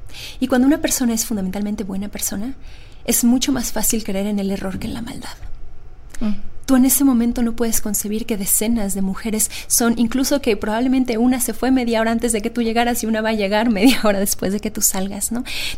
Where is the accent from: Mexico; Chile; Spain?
Mexico; soy mexicana y que vivo en un país donde me atrevo a decir el Me Too es lo de menos